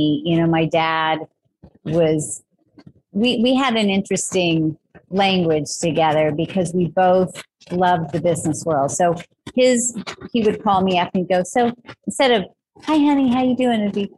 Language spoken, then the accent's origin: English; Tulsa, Oklahoma, United States; So I grew up in Tulsa, Oklahoma.